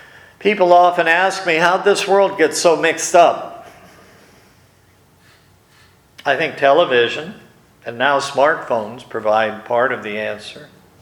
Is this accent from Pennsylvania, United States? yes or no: yes; Erie, Pennsylvania, United States; If I were still living in my hometown of Erie, I'd be right in the middle of it.